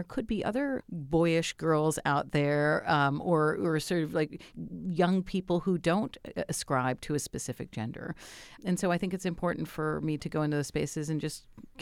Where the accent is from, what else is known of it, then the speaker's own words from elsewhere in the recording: United States; I'm an American. I was born here and I'm a girl.